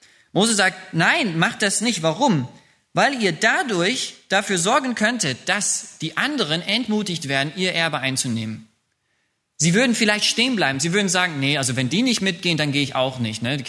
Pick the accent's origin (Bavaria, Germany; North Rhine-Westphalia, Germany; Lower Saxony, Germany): North Rhine-Westphalia, Germany; Höxter; Ich bin ja in Höxter aufgewachsen, aus Westfalen. Das ist ganz an der Grenze zu Niedersachsen.